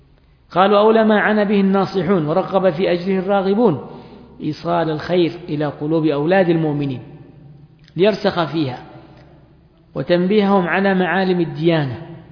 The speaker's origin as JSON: {"language": "Arabic", "country": "Yemen", "tie": "born or raised there", "said": "لكن هناك من نشأ ببيئة لا تعيد، مثلا عندنا في اليمن، أين هذه؟"}